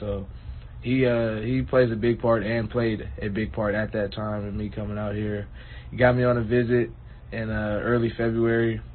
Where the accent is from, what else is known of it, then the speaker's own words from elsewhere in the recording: Los Angeles, California, United States; I'm from Los Angeles, California, the San Fernando Valley, to be exact. California. Grew up, nice family, nice mom.